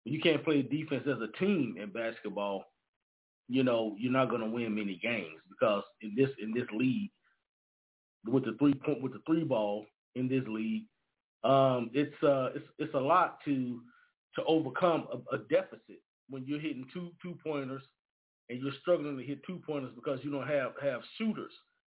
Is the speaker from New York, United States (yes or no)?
no; Louisiana, United States; moved away as an adult; now in San Diego, United States; I love all Louisiana sports because I'm from Louisiana, so I'm with all Louisiana sports, and I've been living in San Diego for a very long time since I left home as a young man.